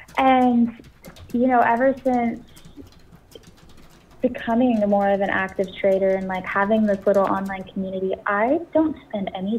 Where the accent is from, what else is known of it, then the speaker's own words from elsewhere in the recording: Texas, United States; moved away as an adult; I'm from Texas originally, spent my whole life there, and Texas is amazing. We'll always be home, but I think after living there for 28 years, it was just like, it's time to change it up.